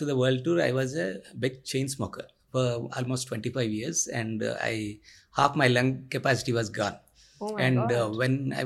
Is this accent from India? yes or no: yes; India; And being an Indian biker, we have no access to the rules and regulations of other countries, foreign countries.